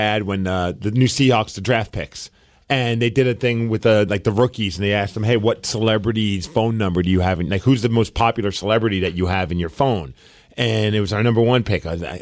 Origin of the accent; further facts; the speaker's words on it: Portland, Oregon, United States; now in Washington, United States; Granted, it wasn't here in Washington where you can't drink. I grew up in Portland